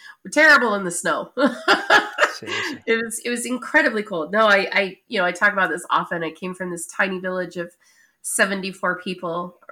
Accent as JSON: {"language": "English", "country": "United States", "tie": "born or raised there", "said": "I was raised near Yellowstone National Park. Right on the Idaho-Montana border, mainly."}